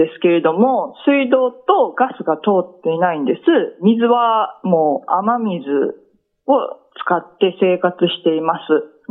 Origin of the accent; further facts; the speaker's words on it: Osaka, Japan; moved away as an adult; 私は大阪出身なんですけれども、まあ大阪の街っていうのはまあどっちかって郊外なんですけど、もうマンション暮らしで、まず庭は持ったことないような生活ですよね。